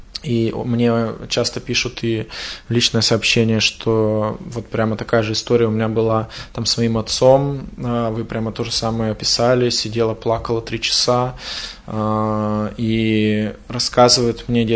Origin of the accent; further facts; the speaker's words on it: Nevyansk, Sverdlovsk Oblast, Russia; also born or lived in Kirovgrad; потому что я вырос в маленьком городе. Я сам родился в Кировграде, потом переехал в Невьянск. Это городки Свердловской области по 28, там, по 30 тысяч максимум.